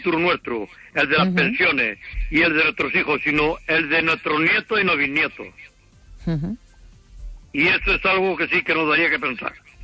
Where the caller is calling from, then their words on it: Fene, Galicia, Spain